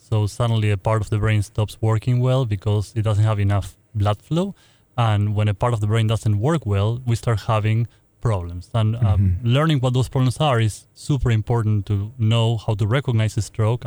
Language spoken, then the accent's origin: English; Argentina; Argentina.